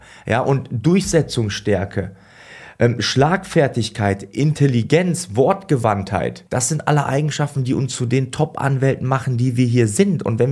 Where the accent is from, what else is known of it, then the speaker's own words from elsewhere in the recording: North Rhine-Westphalia, Germany; now in Munich, Germany; Denn ich komme ja nicht von hier.